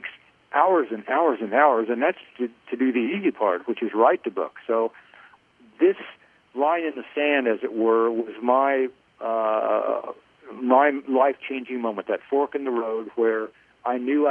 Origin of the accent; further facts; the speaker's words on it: Kansas, United States; I grew up in Kansas, but, you know, to get up in that gorgeous country.